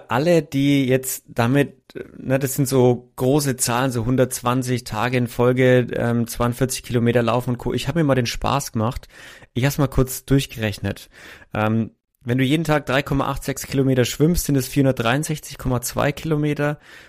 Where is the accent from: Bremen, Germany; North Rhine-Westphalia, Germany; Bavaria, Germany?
Bavaria, Germany; Nuremberg; Und ich bin ja Nürnberger